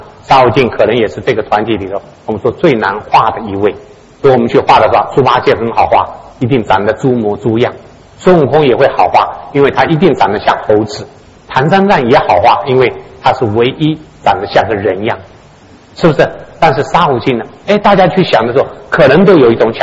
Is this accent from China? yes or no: no; Taiwan; 我小时候在台湾的时候